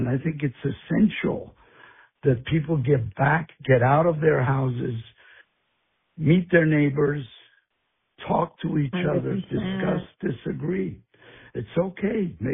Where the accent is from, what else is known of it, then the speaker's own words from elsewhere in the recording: Cyprus; also born or lived in Israel; I grew up in the Middle East. I was raised in Cyprus in the middle of a conflict between, A, the Greeks trying to get rid of the British, and the Greeks fighting the Turks